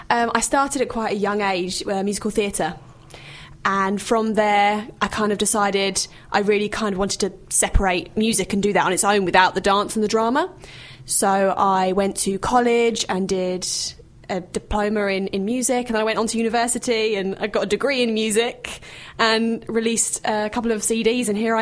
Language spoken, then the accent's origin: English; Chelmsford, East of England, United Kingdom; I'm from Chelmsford.